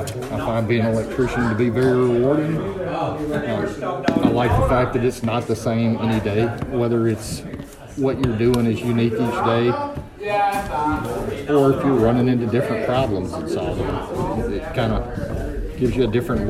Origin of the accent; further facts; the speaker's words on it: Louisiana, United States; now in Minnesota, United States; I grew up in Louisiana.